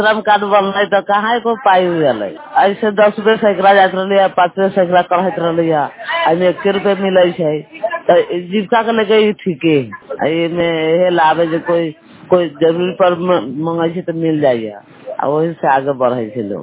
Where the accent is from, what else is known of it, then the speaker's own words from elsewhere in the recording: Shatrupunas, Bihar, India; शत्रुपुनास।